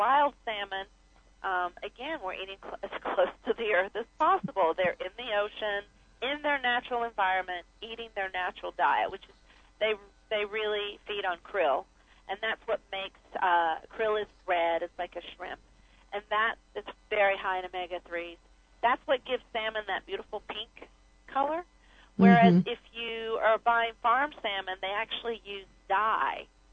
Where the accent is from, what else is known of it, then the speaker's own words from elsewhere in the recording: North Carolina, United States; I never ate them growing up in North Carolina for some reason, we didn't eat them, but it's my favorite.